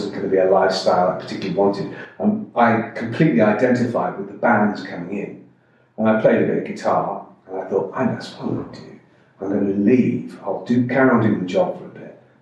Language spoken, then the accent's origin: English; South West England, United Kingdom; I grew up in Cornwall for my teenage years